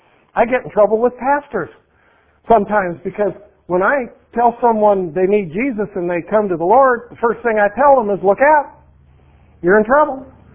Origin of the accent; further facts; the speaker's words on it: Wyoming, United States; accent: Wyoming; He has a hard time understanding my Wyoming accent, and I have a devil of a time understanding his Indian accent.